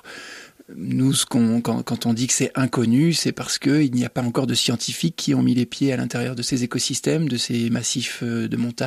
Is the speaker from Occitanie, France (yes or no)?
no; Grenoble, Auvergne-Rhône-Alpes, France; j'ai des origines alsaciennes, absolument. Mais moi, je suis né complètement à Grenoble et j'étais dans les alentours. Et les alentours de Grenoble, il y a encore 40 ans, c'était des vignes. Et c'était la forêt, et c'était un monde plutôt de chasseurs